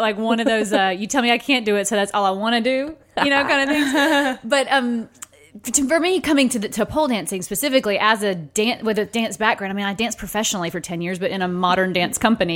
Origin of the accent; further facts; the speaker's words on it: Deep South, United States; But like, because, I mean, I grew up in the Deep South.